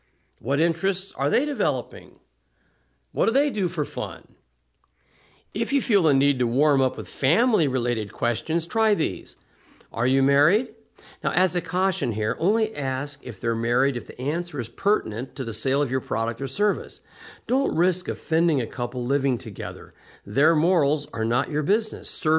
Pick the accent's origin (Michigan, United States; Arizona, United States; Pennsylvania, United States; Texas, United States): Arizona, United States; a good question for salespeople in my home state of Arizona or other states where large numbers of people are moving in is, where are you from?